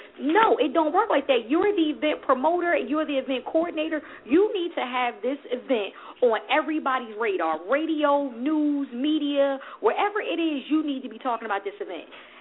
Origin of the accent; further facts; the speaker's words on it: Elizabeth, New Jersey, United States; I'm like, oh, I'm from Elizabeth.